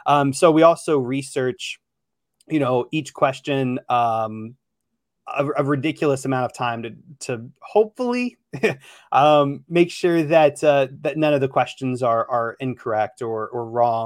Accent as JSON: {"language": "English", "country": "United States", "said": "I'm an American."}